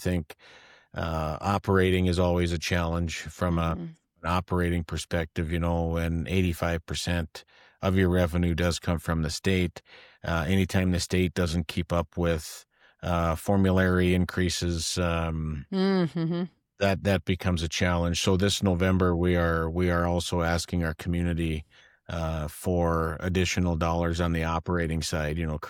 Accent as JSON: {"language": "English", "town": "Grand Forks", "region": "North Dakota", "country": "United States", "said": "Well, I'm from Grand Forks, North Dakota, about 80 miles to the north."}